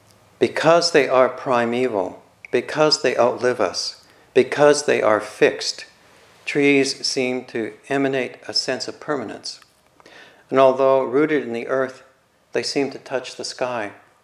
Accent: Calgary, Alberta, Canada; I grew up in Calgary, not known for its trees.

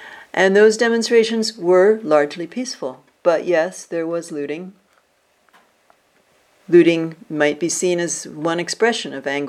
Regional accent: New Jersey, United States; I attended a march and a memorial rally in Trenton, the capital of New Jersey, my home state.

